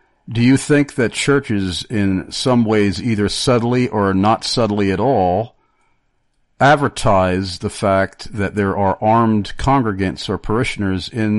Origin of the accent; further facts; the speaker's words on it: New York, United States; now in Pennsylvania, United States; In fact, where I live now in Pennsylvania, it's very commonplace to see people carrying concealed weapons and, you know, going, if you were in New York, where I'm from, especially Long Island